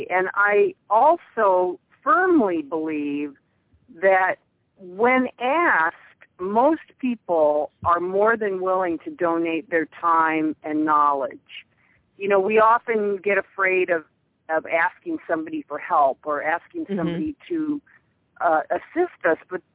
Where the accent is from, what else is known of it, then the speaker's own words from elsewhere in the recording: Pasadena, California, United States; I grew up in Los Angeles, in Pasadena, California.